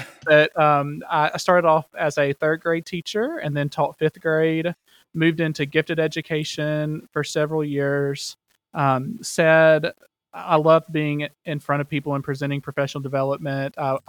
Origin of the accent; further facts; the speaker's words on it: Alabama, United States; accent: Alabama; Well, I am Alabama through and through, so you'll hear it in my voice and in my accent as I'm talking today.